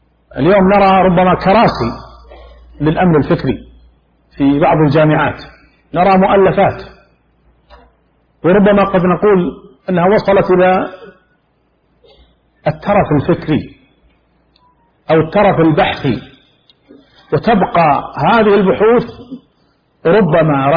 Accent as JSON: {"language": "Arabic", "country": "Saudi Arabia", "said": "بلادنا المملكة العربية السعودية"}